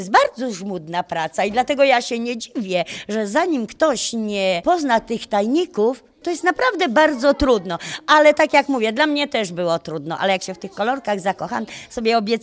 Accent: Żerdź, Masovian Voivodeship, Poland; jestem z Żerdzi, zajmuję się tkactwem

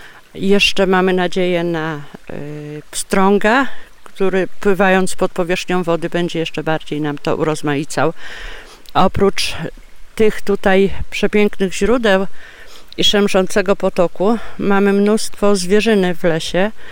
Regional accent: Świdnik, Lublin Voivodeship, Poland; bo pochodzę z miasta, ze Świdnika. Nie wyobrażałam sobie życia na wsi

